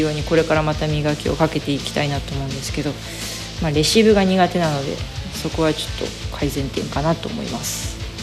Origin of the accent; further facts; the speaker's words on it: Izu, Shizuoka, Japan; 今22歳で、地元は静岡の伊豆になるんですが、大学は国士舘大学に通っていました。